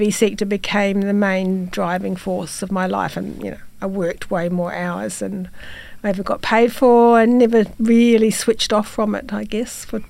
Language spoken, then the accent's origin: English; New Zealand; moved away as an adult; also born or lived in Sydney; Okay, so I was born in New Zealand. I had a reasonably happy childhood, fairly conservative childhood.